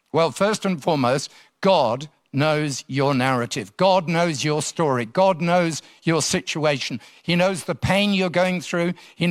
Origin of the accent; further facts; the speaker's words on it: Salisbury, South West England, United Kingdom; moved away as an adult; also born or lived in Nottingham; now in Sydney, Australia; I'm actually, as you can tell by my accent, originally from England. First half of my life, I lived in England, down in the south near Salisbury and then in Nottingham. And for the last 30 years, have been based here in Sydney, Australia